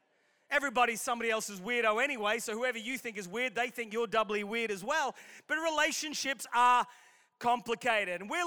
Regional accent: Australia; now in Manchester, United Kingdom; My parents are from Wales. I was born here in Manchester. I was raised in Australia. I'm married to a Latin American girl.

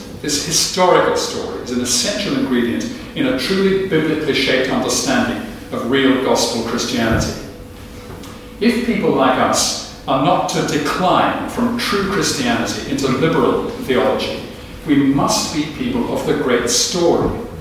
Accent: England, United Kingdom; now in Scotland; I'm an Englishman living in Scotland.

